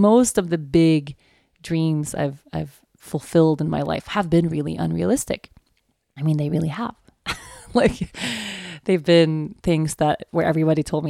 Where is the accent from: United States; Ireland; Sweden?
Sweden; English is a second language; moved away; I've had this feeling of yearning for Sweden, you know, like